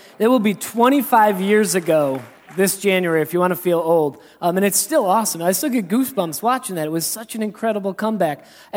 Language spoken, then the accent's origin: English; Maine, United States; Now, don't leave. Because I'm from Maine.